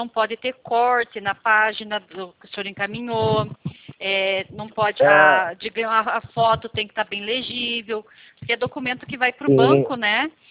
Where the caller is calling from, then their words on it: Curitiba, Paraná, Brazil; Eu falo de Curitiba.